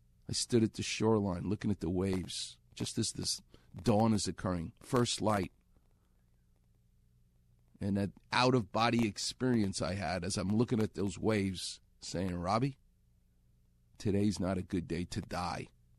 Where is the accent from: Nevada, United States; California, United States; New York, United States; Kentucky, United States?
New York, United States; Far Rockaway; Vitas Gerulaitis, John McEnroe, and Mary Carrillo were teenagers together where I'm from, Queens. I'm from Far Rockaway. They're from Douglaston.